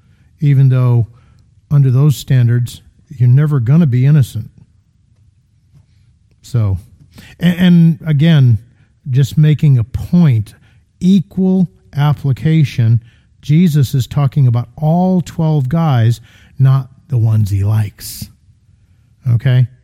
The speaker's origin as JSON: {"language": "English", "region": "Connecticut", "country": "United States", "said": "Okay, I'm from Connecticut, but I learned this in studying Greek, that y'all is a legitimate biblical term."}